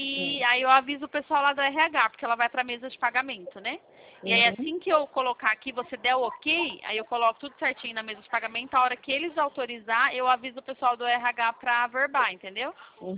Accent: Campinas, São Paulo, Brazil; eu sou de Campinas, São Paulo, tá?

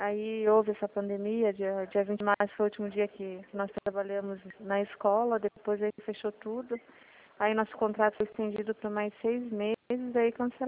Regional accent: Sorocaba, São Paulo, Brazil; Eu sou de Sorocaba

